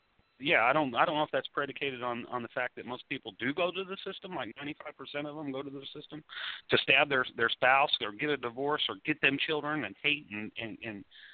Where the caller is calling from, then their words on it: Bloomington, Indiana, United States; No, I'm in Bloomington, Indiana, campus of Indiana University, home of IU basketball.